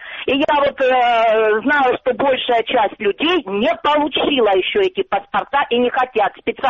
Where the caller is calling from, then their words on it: Donetsk Oblast, Ukraine; я с оккупированной части звоню, Донецкая область, оккупированная часть